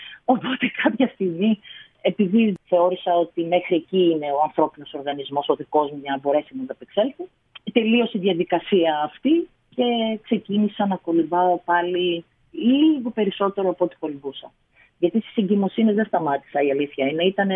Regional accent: Thessaloniki, Central Macedonia, Greece; moved away as an adult; now in Lamia, Greece; Μέχρι τη στιγμή που έφυγα, όταν ήμουνα 24, νομίζω στα 24-25 ήταν που έφυγα από Θεσσαλονίκη. Μέχρι τότε, πανεπιστήμιο εκεί, στα τεφά Θεσσαλονίκης, και κανονικά δουλειά, τα πάντα.

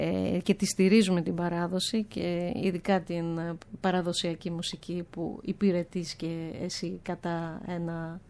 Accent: Crete, Greece; Δεν το δέχομαι εγώ που είμαι από την Κρήτη να το λέμε παράδοση.

